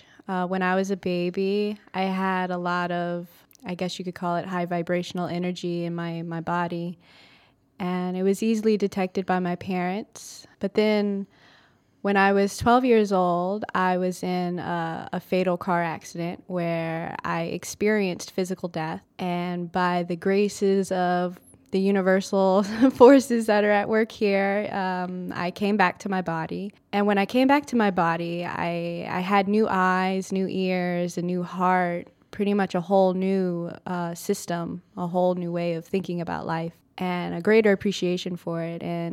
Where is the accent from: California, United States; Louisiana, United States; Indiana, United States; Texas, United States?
Louisiana, United States; Marksville; born there; now in Lafayette, United States; I was born in Marksville, which is occupied Avogel land, and I moved around all over the southeast region of the country when I was growing up.